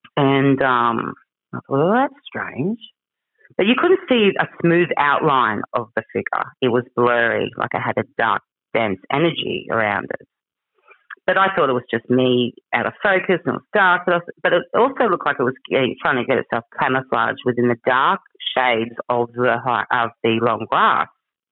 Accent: Cow Bay, Queensland, Australia; And I grew up in the Daintree. And I grew up in Cow Bay.

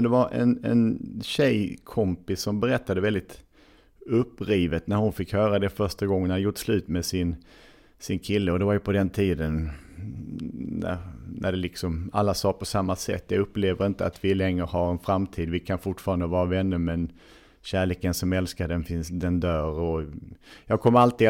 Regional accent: Skåne, Sweden; vi har väl det gemensamt vid skåning att vi anser oss vara någon form av härskarfolk.

